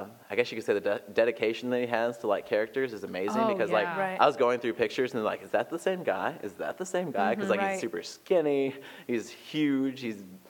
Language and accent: English; Peoria, Illinois, United States; born there; now in Kentucky, United States; I was born in Peoria, Illinois, but I claim.